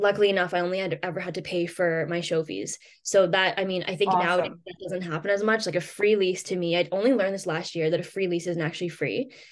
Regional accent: Ottawa, Ontario, Canada; I'm from Ottawa, Ontario in Canada.

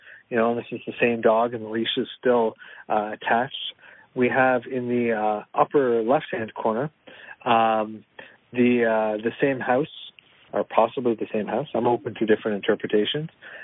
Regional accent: Toronto, Ontario, Canada; I was looking for a way to put my hometown in here. So we've got the CN Tower

